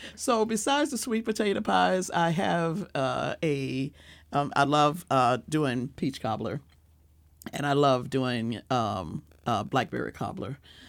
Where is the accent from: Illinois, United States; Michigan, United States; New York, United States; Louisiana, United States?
Louisiana, United States; I'm from Louisiana originally, y'all. And so when I say the gumbo and the dirty rice and the boudin and all this other stuff, we did all that as a kid.